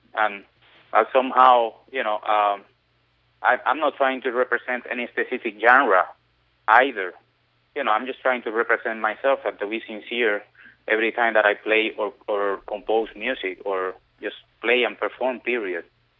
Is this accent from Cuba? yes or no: yes; Cuba; You know, I'm coming from Cuba, and I have, somehow that inherits in my kind of DNA already.